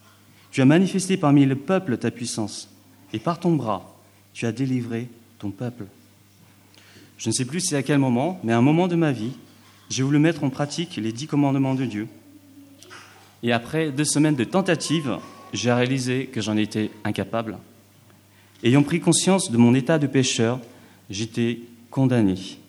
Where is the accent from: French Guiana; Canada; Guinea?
French Guiana; ayant passé en fait mon enfance en Guyane française, j'ai vécu dans un village au milieu de la nature, la jungle.